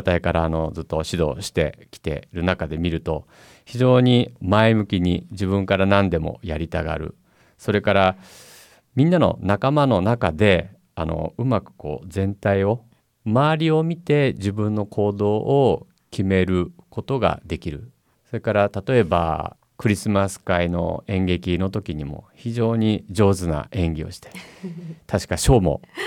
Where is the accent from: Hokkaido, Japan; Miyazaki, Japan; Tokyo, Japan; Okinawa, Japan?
Tokyo, Japan; now in Kochi, Japan; 私もともと出身が東京で、